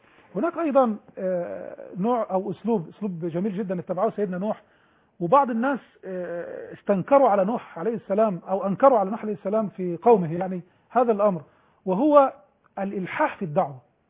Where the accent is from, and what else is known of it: Egypt